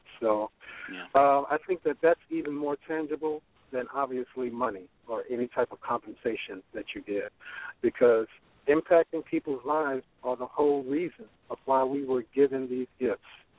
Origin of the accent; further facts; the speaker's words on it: Brooklyn, New York, United States; And I came from Brownsville, Brooklyn. I was raised in Brooklyn, born and raised. And although my family's from Panama